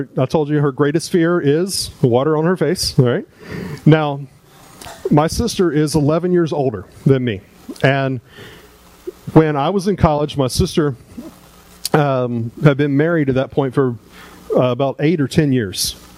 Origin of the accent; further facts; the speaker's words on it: South Carolina, United States; I'm from South Carolina. All my family lives in South Carolina. I'm out in college in Missouri, 1,000 miles away.